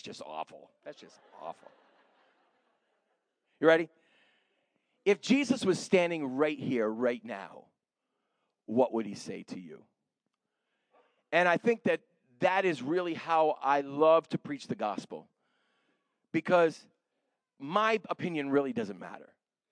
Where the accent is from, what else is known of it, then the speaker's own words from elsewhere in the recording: Gardner, Massachusetts, United States; I'm from New England, so I'm not from here. So I'm not talking around here. I'm talking way up in Gardner, Massachusetts.